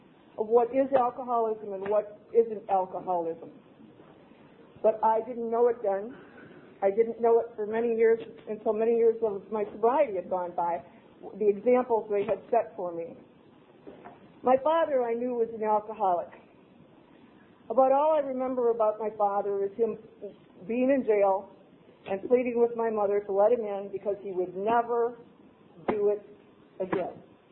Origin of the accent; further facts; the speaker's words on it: Romeo, Michigan, United States; I grew up in Romeo.